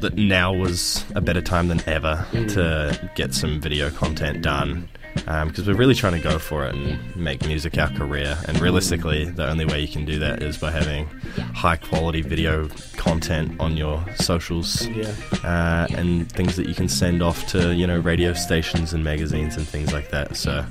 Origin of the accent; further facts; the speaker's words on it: Dunedin, Otago, New Zealand; we grew up in Dunedin, we're surrounded by the most pristine nature that you could possibly see